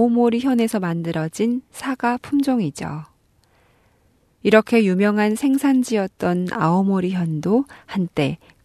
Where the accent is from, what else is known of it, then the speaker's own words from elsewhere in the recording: North Korea; 저는 탈북민 방송원